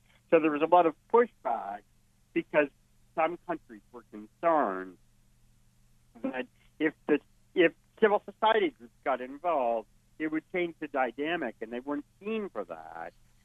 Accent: Canada

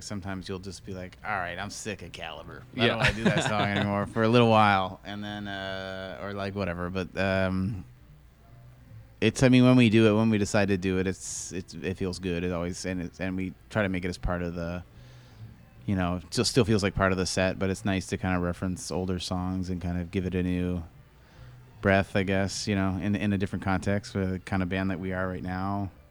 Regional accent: Hebron, Nova Scotia, Canada; just where I grew up in Hebron, it was a really nice kind of rural environment.

